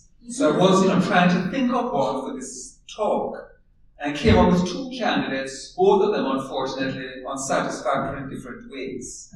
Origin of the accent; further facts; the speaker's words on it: Jamaica; also born or lived in England; now in United States; they returned to Jamaica the same year of my birth. So I grew up and went to high school and university in Jamaica